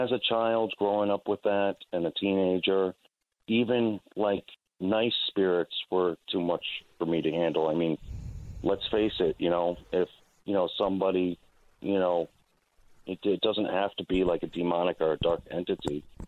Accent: Norwalk, Connecticut, United States; I was born in Norwalk, Connecticut, so I'm an old school Norwalk type of guy.

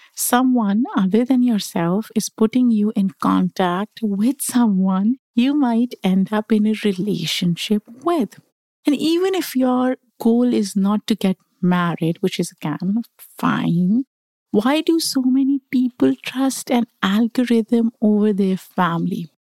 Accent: Pakistan; I was born and raised in Pakistan

